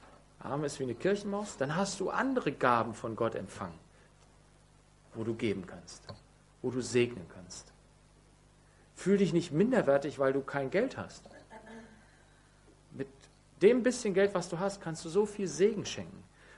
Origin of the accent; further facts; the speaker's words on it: Germany; Weil wir sind Deutsche, die meisten von uns. Also nicht alle, die hier sitzen, sind Deutsche, aber viele von uns, die wir hier sitzen, sind Deutsche und haben eine deutsche Sicherheitsmentalität.